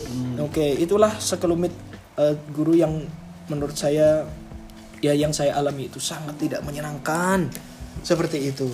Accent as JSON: {"language": "Indonesian", "region": "Java", "country": "Indonesia", "said": "kalau terus saya itu orang Jawa terus dikucilin apa gimana."}